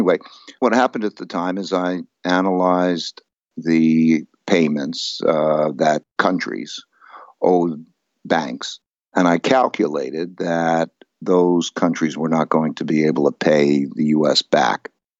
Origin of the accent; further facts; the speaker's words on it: New York, United States; I grew up in Hyde Park, Long Island